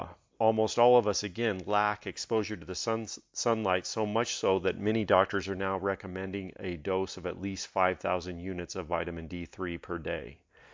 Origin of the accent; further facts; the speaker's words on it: Colorado, United States; now in El Paso, United States; I came from Western Colorado before I moved here and just spent my life freezing over there during the winters.